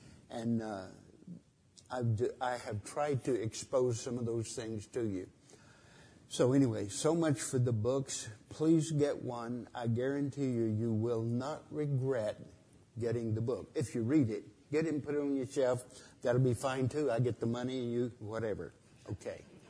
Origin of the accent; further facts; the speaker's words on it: New Mexico, United States; I grew up in New Mexico in the desert part, but we would go into the mountains of New Mexico for vacation